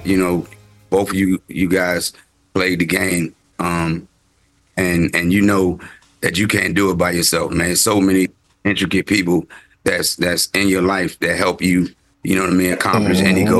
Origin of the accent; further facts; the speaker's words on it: Virginia, United States; You know, I'm from Virginia, so I used to love